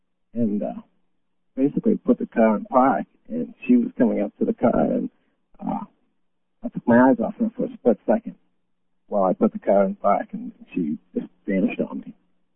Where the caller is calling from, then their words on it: Maine, United States; I'm from Maine.